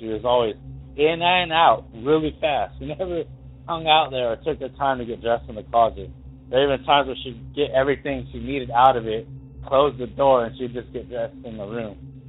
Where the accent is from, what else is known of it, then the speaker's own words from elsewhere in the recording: Douglas, Wyoming, United States; but I'm from Douglas, Wyoming, originally.